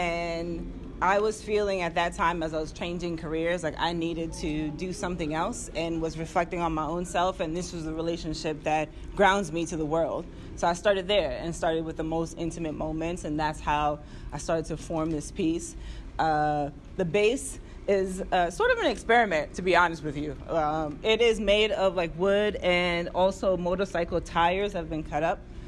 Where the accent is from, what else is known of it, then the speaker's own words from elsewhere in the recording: Bronx, New York, United States; I'm from the Bronx, there's like a lot of tire and mechanical shops in the Bronx, like auto mechanic shop, like come here, get your tires fixed.